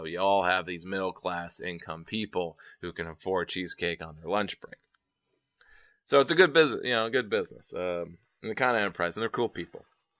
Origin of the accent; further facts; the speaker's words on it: Albany, United States; What comes to mind is a small shop in here in my hometown of Albany